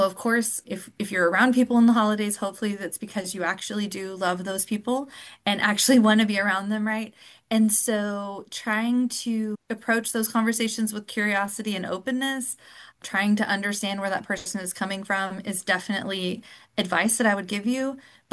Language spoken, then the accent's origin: English; Texas, United States; especially as a Texan